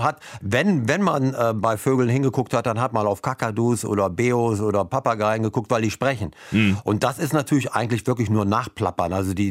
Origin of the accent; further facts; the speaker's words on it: Bremen, Germany; Und ich komme ja aus Bremen